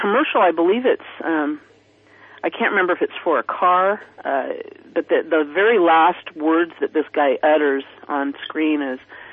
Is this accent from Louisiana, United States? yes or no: no; California, United States; now in Oregon, United States; I'm a recovering Californian. I moved from California in early 2000s and got very active about 3 years ago in the Patriot movement here in Oregon